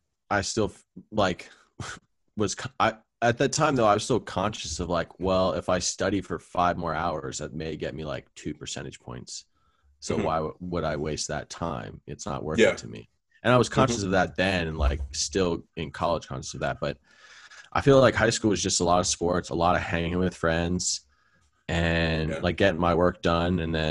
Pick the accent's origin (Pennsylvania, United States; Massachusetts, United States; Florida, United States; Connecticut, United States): Pennsylvania, United States; And so I'm super thankful for growing up in Central PA.